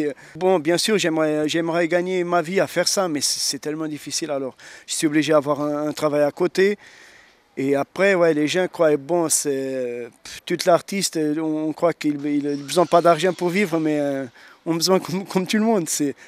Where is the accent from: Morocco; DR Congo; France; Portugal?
Portugal; French is a second language; je suis ici, je suis un immigrant, je suis portugais.